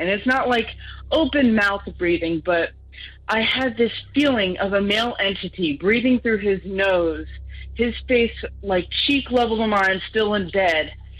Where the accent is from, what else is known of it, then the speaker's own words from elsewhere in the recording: Pennsylvania, United States; born there; I was born up in Pennsylvania. I know what cowboy boots sound like, especially on any surface. I was raised in them.